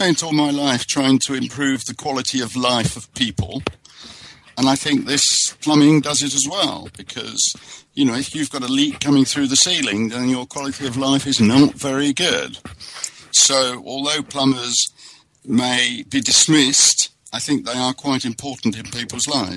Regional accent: London, United Kingdom; I'm originally from London.

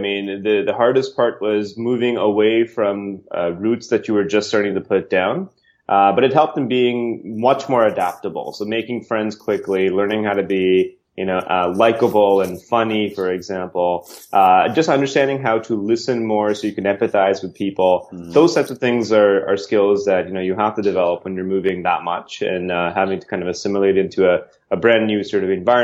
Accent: Calcutta, West Bengal, India; born there; also born or lived in Toronto, Canada; I was born in Calcutta, India, and I didn't really grow up there when I was very, very young right after I was born. So when I was about a year old, my parents moved to Canada and specifically to Toronto.

